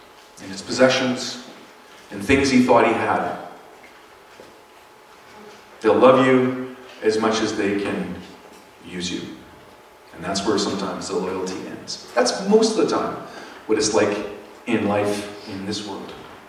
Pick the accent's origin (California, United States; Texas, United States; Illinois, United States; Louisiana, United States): Texas, United States; Grand Prairie; And so I grew up in Grand Prairie here, going to high school and going to grade school and all that stuff.